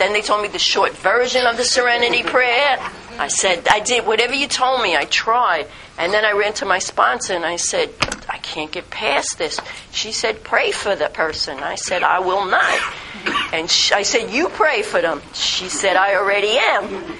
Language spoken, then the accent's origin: English; Brooklyn, New York, United States; I grew up in Sheepshead Bay, Brooklyn, and we didn't have shoes all week long because we grew up right on the waterfront.